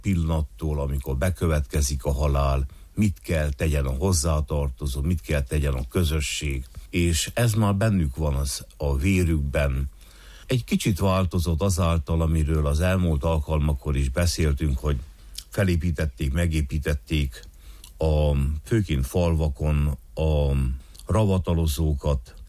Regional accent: Homoródalmás, Harghita, Romania; Mi szülőfalunkban, Homorodalmáson, mi a falu egyik felében, felső felében lakunk

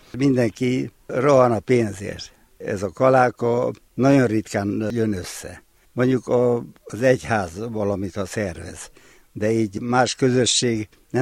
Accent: Havadtő, Mureș County, Romania; Édesapám tanító lévén tanított Havattőn, és ott nőttem fel.

